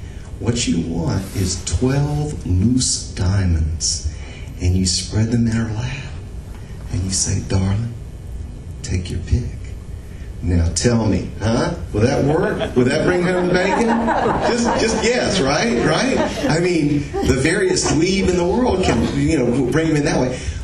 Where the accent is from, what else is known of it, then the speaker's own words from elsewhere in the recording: Ocala, Florida, United States; born there; As Tracy mentioned, I was born in Ocala, Florida.